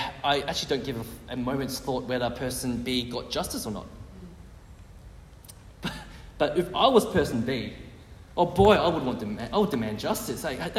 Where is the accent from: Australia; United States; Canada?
Australia; I'm sorry, I grew up in Australia, so I didn't learn English grammar.